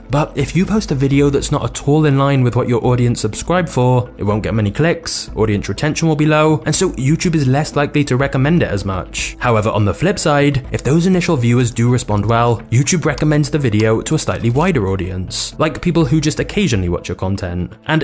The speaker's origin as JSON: {"language": "English", "country": "United Kingdom", "said": "I'm British, we say niche, not niche"}